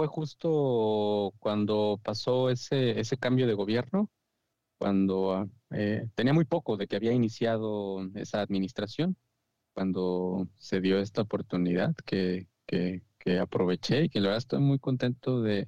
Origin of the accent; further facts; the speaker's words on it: Tlalnepantla, State of Mexico, Mexico; Yo soy del Estado de México, aunque cuando me preguntan siempre de dónde soy, les digo que soy de la Ciudad de México. Nací en Tlanepantla, que para quienes no conozcan, ubiquen esta zona en la parte centro del país.